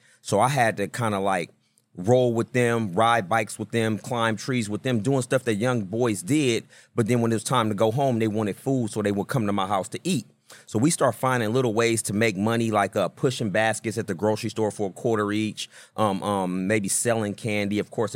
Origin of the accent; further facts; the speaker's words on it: Oakland, California, United States; Okay. So, yeah, I grew up in East Oakland.